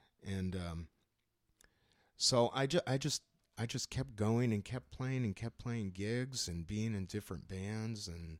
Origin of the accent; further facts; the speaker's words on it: Marquette, Michigan, United States; I grew up in Upper Michigan, the Upper Peninsula in Marquette, Michigan. This is a small college town, the largest town in the UP.